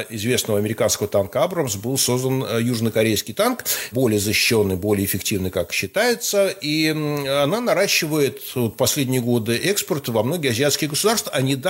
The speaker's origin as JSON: {"language": "Russian", "region": "Saint Petersburg", "country": "Russia", "tie": "born or raised there", "said": "я как тоже уроженец Ленинграда, у которого тоже значительная часть предков умерла в блокаду или погибла на Ленинградском фронте"}